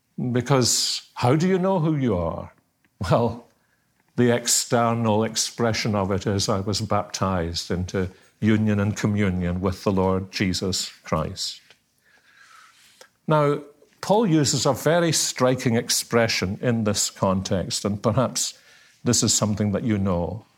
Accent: Scotland, United Kingdom; Well, I'm Scottish.

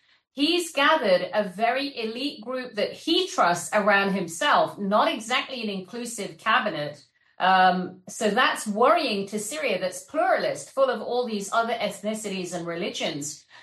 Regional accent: United States; It was so welcoming to be there as an American.

